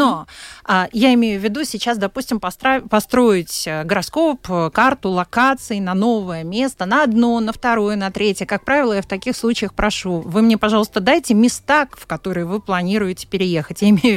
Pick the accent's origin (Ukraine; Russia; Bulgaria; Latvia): Latvia; also born or lived in Kazakhstan; Но я родилась в Казахстане. Родители меня перевезли в Латвию, когда я была ребенком.